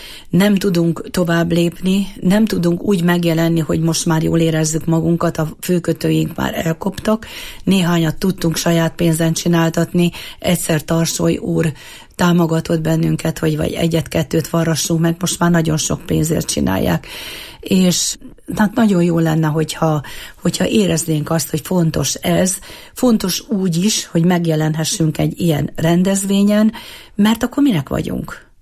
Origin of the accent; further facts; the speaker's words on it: Eger, Heves, Hungary; egri születésű vagyok, és olyan egri, akinek kardja van.